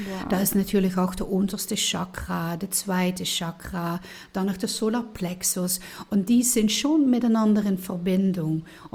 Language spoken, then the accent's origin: German; Netherlands; ich bin Niederländer